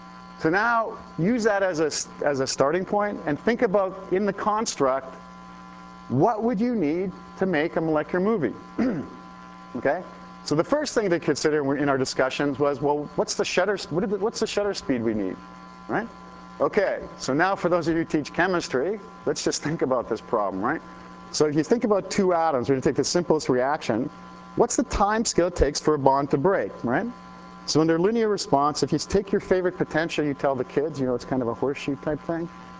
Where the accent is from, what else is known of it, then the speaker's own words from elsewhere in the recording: Canada; But so I'm from Canada, right?